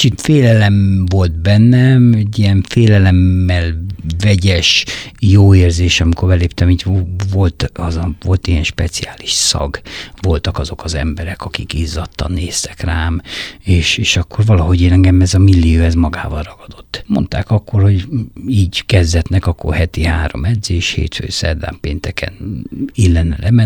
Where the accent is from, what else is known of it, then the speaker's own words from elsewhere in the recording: Dunakeszi, Pest, Hungary; 80-as évek elejéig még Dunakeszin laktam, és Dunakeszi akkor még nem volt így kiépülve.